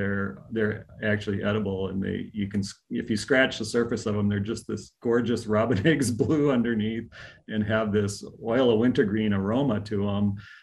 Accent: Decorah, Iowa, United States; And, Seed Savers in my hometown, Decorah, Iowa, sold it this year.

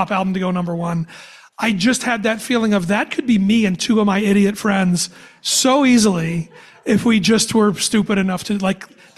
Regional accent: Cincinnati, Ohio, United States; I'm from Cincinnati and I'm a big Reds fan.

